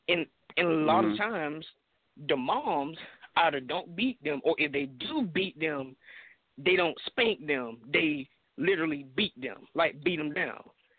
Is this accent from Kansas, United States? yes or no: no; Jacksonville, Florida, United States; I'm from Jacksonville, Florida.